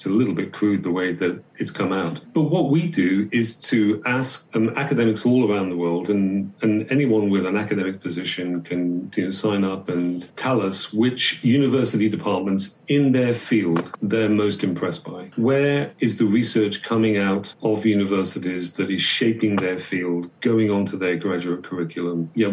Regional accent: Coventry, West Midlands, United Kingdom; It's in my hometown in Coventry. I was born the same year that the University of Warwick was founded.

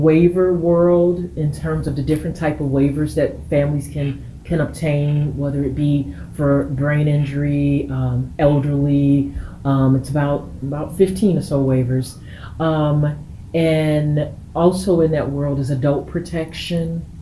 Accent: Chicago, Illinois, United States; From Chicago, Illinois. And particularly the neighborhood is Inglewood.

